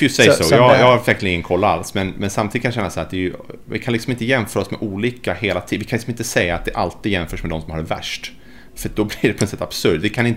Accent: Sweden; Och som svensk, som rikssvensk då, så kan jag ju känna en viss andningspaus när det åtminstone inte är rikssvenska med problemet.

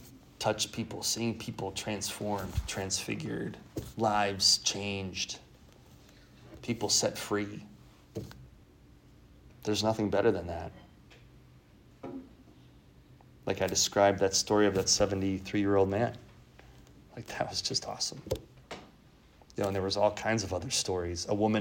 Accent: Milwaukee, Wisconsin, United States; I'm a Packers fan, in case you didn't know that. I grew up in Milwaukee.

